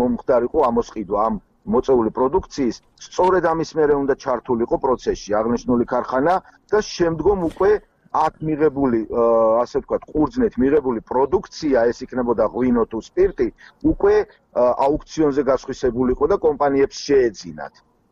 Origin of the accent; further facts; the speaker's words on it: Kakheti, Georgia; სული და გული გეუბნებით როგორც კახელი კაცი